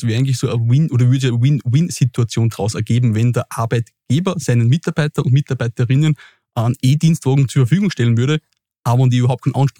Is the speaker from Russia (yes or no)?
no; Upper Austria, Austria; now in Vienna, Austria; Wien ist jetzt meine Heimat, aber ich komme nicht aus Wien. Ich bin, so gesagt, ein Zugreister.